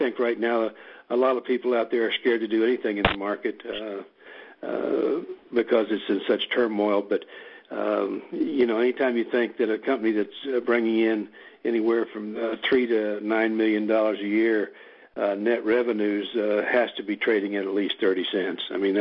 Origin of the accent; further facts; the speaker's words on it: Oklahoma, United States; I'm born and raised in Oklahoma, so I enjoy taking things out of Texas anytime I can.